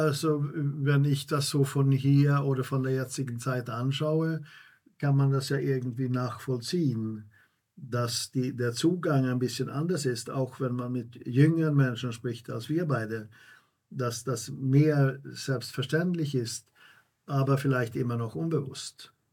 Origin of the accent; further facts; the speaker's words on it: Sweden; German is a second language; Und wir beide kommen ja aus dem Norden. Du bist Norweger, ich bin Schwede.